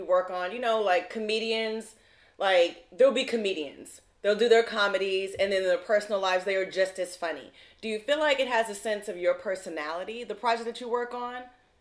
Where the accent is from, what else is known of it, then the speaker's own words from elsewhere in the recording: Maryland, United States; And we're both from Maryland, so we're like kindred spirits here.